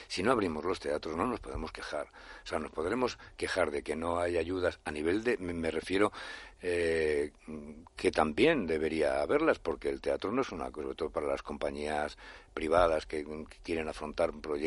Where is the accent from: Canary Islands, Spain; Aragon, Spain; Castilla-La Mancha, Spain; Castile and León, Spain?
Aragon, Spain; Zaragoza; Vamos, iremos en su momento a Zaragoza, a mi tierra